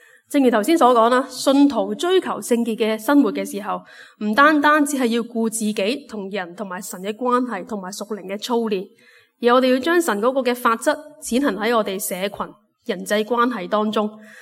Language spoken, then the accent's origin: Cantonese; Hong Kong; 而家啊，今日我哋香港人逐渐遗失咗呢种昔日嘅屋村嘅文化。